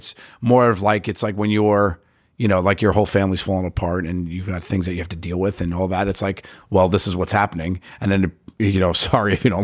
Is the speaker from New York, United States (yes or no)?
yes; New York, United States; I grew up in New York. I know I love that brand.